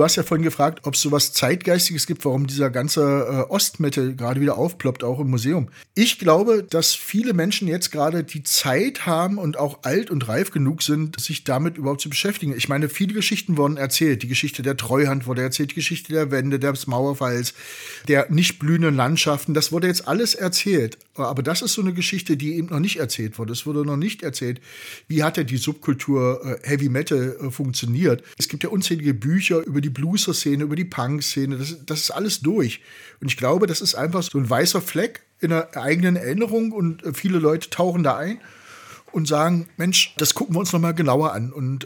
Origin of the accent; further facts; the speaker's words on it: Germany; Ich komme ja selber aus der DDR. Ich habe mein erstes Lebensdrittel bis hierher in der DDR verbracht und bin da geprägt worden.